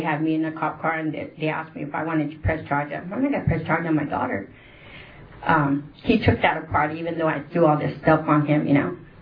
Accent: Fresno, California, United States; I'm from Fresno, the Lana Club in Fresno, there would be ashtrays everywhere

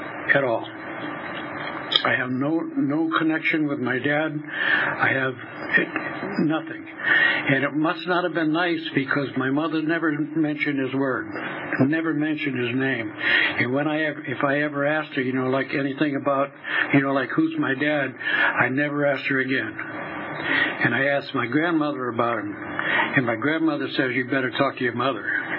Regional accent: Massachusetts, United States; born there; I was born in Massachusetts, and I'm a product, I think, of an alcoholic father.

